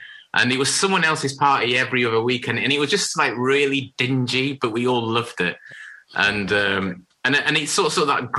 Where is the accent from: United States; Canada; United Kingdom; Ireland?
United Kingdom; Harrogate, Yorkshire and the Humber; I grew up in Harrogate in Yorkshire. I went to St. Peter's originally